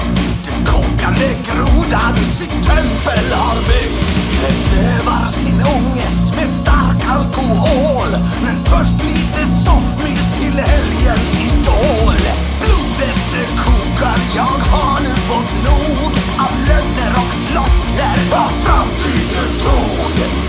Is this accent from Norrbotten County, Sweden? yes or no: yes; Lappträsk, Norrbotten County, Sweden; Jo, men du vet, jag är från... Det finns ju lilla Lappträsk och stora Lappträsk